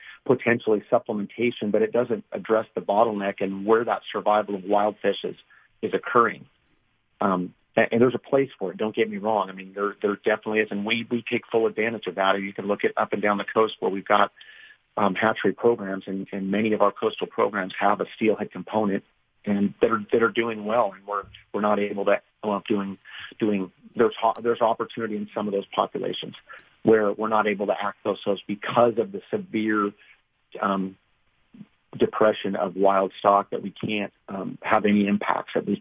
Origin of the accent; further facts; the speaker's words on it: Arlington, Washington, United States; I was born on up in Arlington, you know, up near guys' country and grew up on the Stilly.